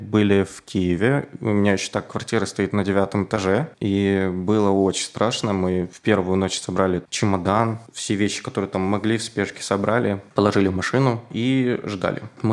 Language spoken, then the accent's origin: Russian; Chelyabinsk, Chelyabinsk Oblast, Russia; moved away as an adult; now in Latvia; Я сам родился в России, в Челябинске. Прожил я там 19 лет.